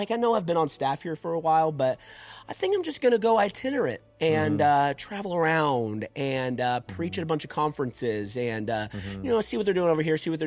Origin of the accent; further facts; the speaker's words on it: San Angelo, Texas, United States; I'm from San Angelo, Texas. It's like West Central Texas.